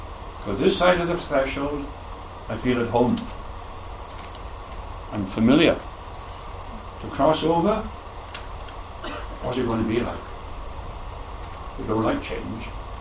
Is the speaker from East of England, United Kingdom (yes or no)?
no; Port Talbot, Wales, United Kingdom; When I was growing up in Port Talbot, I went to a non-Catholic grammar school.